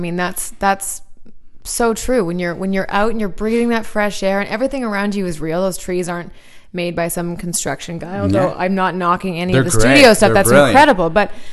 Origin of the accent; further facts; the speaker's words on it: Winnipeg, Manitoba, Canada; So I'm from Winnipeg.